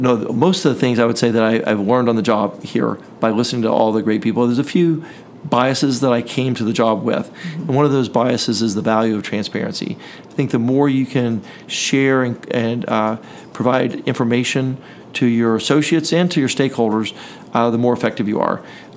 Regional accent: Knoxville, Tennessee, United States; I mean, I grew up in South Knoxville.

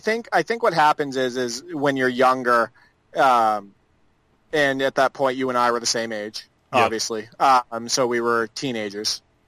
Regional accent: Massachusetts, United States; I grew up an hour outside of Boston, and I've been a Celtics fan my whole life

